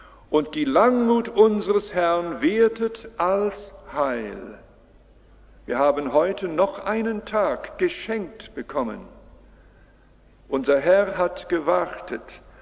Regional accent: Canada; moved away; Da denke ich an ein Bild aus meiner Jugend. Ich komme aus der Landwirtschaft in Kanada und habe dann auf dem Feld gearbeitet.

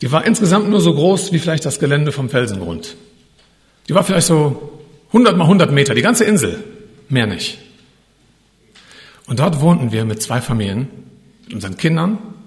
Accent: Rhineland-Palatinate, Germany; moved away; Sie stammt aus meiner alten Heimat, aus dem Hunsrück.

